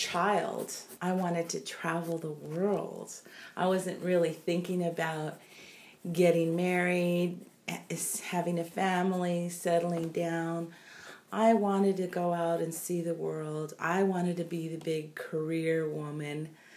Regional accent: Santa Paula, California, United States; I was born here in Ventura County in the city of Santa Paula in March of 1961. So that makes me 52 years old. I've always been a Ventura County resident.

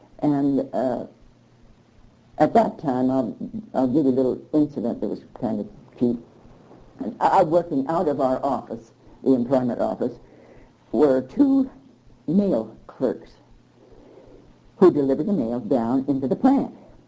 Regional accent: New Jersey, United States; born there; I was born in New Jersey and went to New Jersey State Normal College

